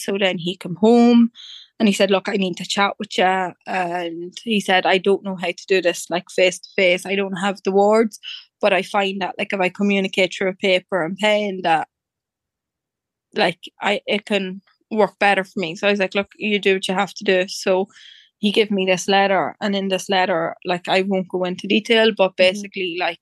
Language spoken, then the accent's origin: English; Dundalk, Leinster, Ireland; I'm from Dundalk in County Louth, and I have one baby